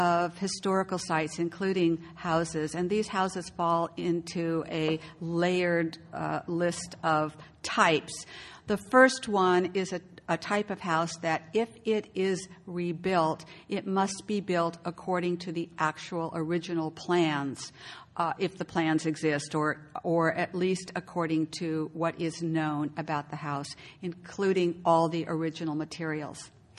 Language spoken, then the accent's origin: English; California, United States; And I'm from California, so too cold is under 60, but it gets very cold.